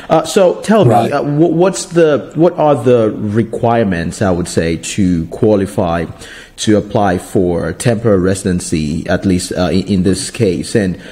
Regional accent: Nigeria; English is a second language; now in United States; I am a Nigerian national. I have a Nigerian passport. I'm a U.S. resident.

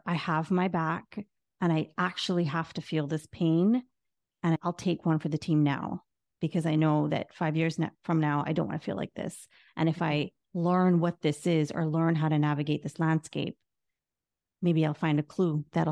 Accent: Barbados; born there; I was born in Barbados.

